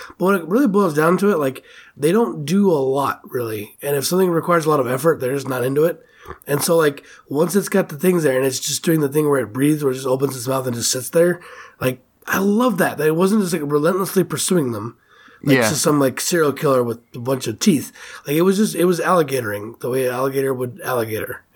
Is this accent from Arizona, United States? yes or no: yes; Prescott, Arizona, United States; when I was growing up in Prescott, there was these areas where they're doing, like, a lot of construction